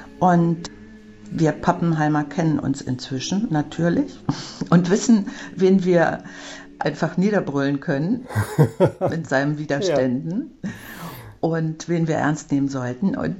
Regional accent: Bergisch Gladbach, North Rhine-Westphalia, Germany; Wir kommen nicht nur aus Bergisch Gladbach, sondern wir kommen sogar aus dem Ortsteil Refrath.

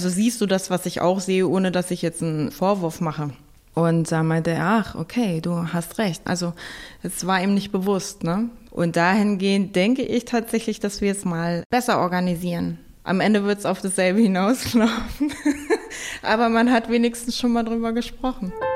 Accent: Lower Saxony, Germany; now in Berlin, Germany; Ich bin im Westen aufgewachsen, in Niedersachsen

